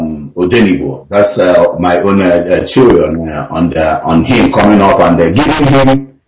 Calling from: United States; I'm calling from the United States of America.

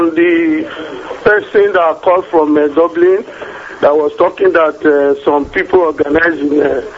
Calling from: France; I'm a Benin man. I'm calling from France.

